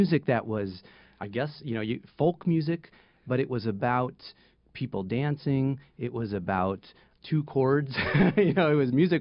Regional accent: Ohio, United States; Oh, yeah. I grew up in Northeast Ohio. I was a dairy farmer, actually, for a good part of my growing up.

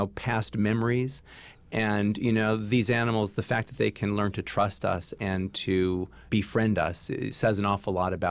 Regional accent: Hollywood, California, United States; I grew up in the Hollywood Hills near Griffith Park, and there were deer that would come into my parents' backyard.

